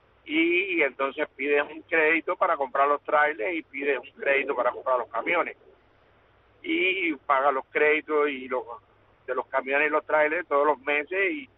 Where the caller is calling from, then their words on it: Indiana, United States; de Indiana.